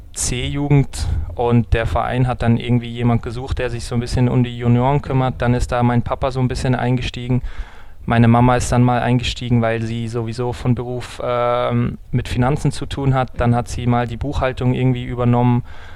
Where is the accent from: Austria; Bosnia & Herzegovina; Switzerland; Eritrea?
Switzerland; Aarau, Aargau; ich fühle mich natürlich mehr als Schweizer, weil ich dort aufgewachsen bin